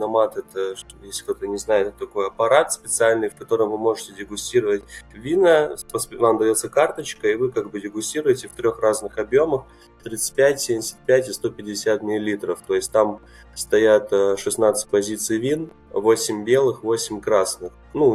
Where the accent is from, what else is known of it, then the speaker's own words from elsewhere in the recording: Chișinău, Moldova; Мне 26 лет, я сомелье из Молдовы, из Кишинева